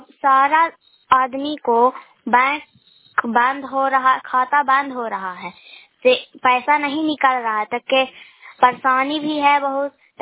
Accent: Bihar, India; मैं नालंदा जिला के रहने वाली हूँ। मैं गोरायपुर पंचायत से बोल रही हूँ। मैं नगर नौसा प्रखंड से बोल रही हूँ।

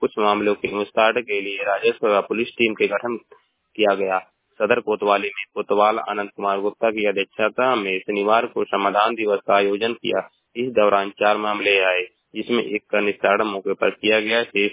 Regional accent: Maharajganj, Uttar Pradesh, India; मैं जिला महाराजगंज का निवासी हूँ।

